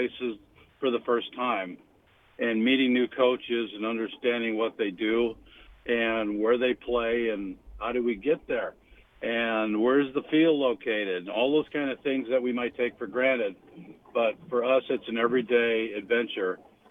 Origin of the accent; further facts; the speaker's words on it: Milwaukee, Wisconsin, United States; You know, I grew up in Milwaukee, so I always make a trip over to the Lakeshore Chinooks.